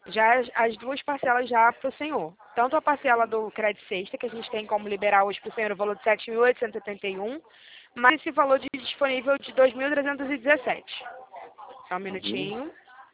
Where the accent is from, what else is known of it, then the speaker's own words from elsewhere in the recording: Rio de Janeiro, Brazil; also born or lived in Cabo Frio; eu sou do Rio de Janeiro, mas eu morava em Cabo Frio.